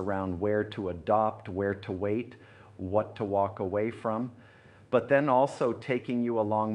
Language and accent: English; Roth, Bavaria, Germany; English is a second language; my first Ironman close to my hometown in Roth.